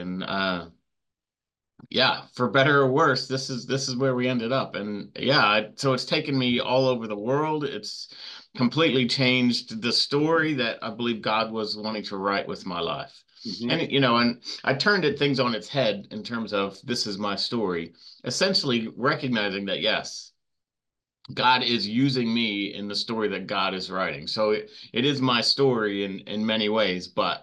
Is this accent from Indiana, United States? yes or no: no; Philadelphia, Pennsylvania, United States; born there; Well, I was born at a very young age in Philadelphia, Pennsylvania.